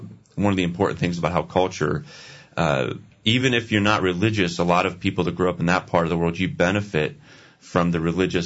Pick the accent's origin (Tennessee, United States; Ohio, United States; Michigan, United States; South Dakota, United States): Ohio, United States; Or I grew up in Tuscarawas. Tuscarawas County. Gorgeous. It's a beautiful, beautiful place.